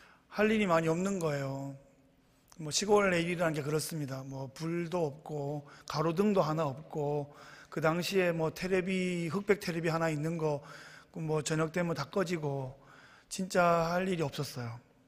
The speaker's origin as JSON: {"language": "Korean", "region": "Daegu", "country": "South Korea", "tie": "born or raised there", "said": "저는 어렸을 때 대구 이제 달동네에 살다가 아버지께서 이제 시골 목회로 들어가시면서 대구에서 한 시간 정도 떨어진 깡시골로 들어갔습니다."}